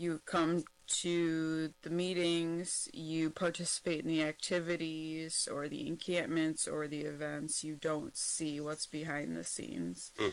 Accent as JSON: {"language": "English", "town": "Capron", "region": "Illinois", "country": "United States", "tie": "born or raised there", "said": "I grew up in Capron, Illinois, not too far from the Wisconsin border."}